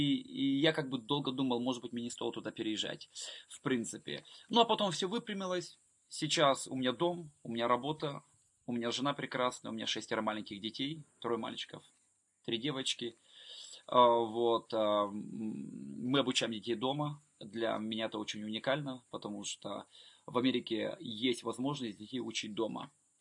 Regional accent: Odesa Oblast, Ukraine; born there; Я родился в Украине, в Одесской области, в 1979 году. Родился в многодетной семье. Второй в семье, первый из мальчиков.

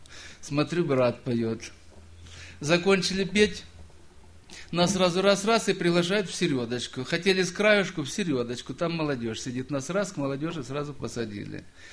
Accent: Timashevsk, Krasnodar Krai, Russia; я из Краснодарского края, из города Тимашевска.

